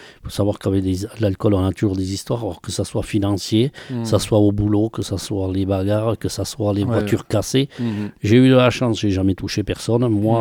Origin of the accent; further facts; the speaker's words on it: Dax, Nouvelle-Aquitaine, France; born there; je suis né à Dax et jeune déjà entre potes, on s'alcoolisait.